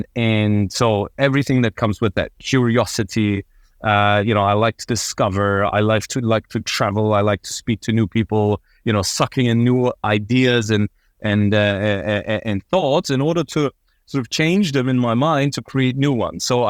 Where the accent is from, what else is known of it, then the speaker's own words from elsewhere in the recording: Berlin, Germany; I'm born and raised in Berlin. I really identify myself as a Berliner